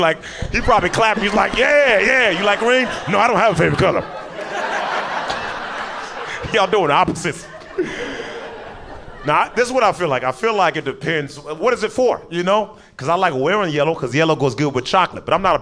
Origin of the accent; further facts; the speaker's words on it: Portland, Oregon, United States; born there; moved away; I was born in Portland, Oregon. That's where I was born.